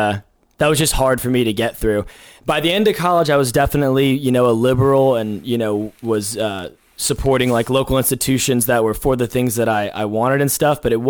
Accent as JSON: {"language": "English", "region": "Hawaii", "country": "United States", "tie": "born or raised there", "said": "My dad's a military officer, and I grew up in Hawaii though."}